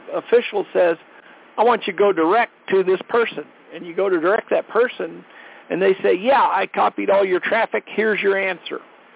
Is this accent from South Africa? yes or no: no; Colorado, United States; from Colorado.